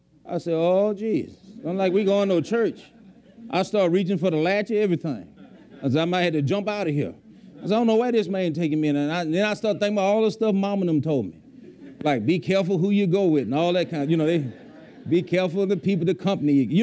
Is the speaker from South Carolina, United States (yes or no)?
no; Louisiana, United States; I'm from Louisiana. I'm here for the summer.